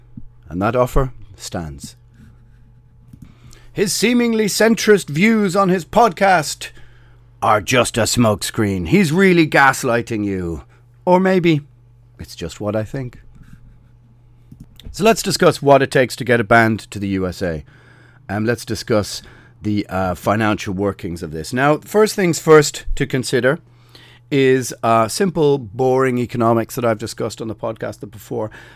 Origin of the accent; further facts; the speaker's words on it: Ireland; We got to the party late, as most Irish people do. I remember when there was lots of Polish living in Ireland.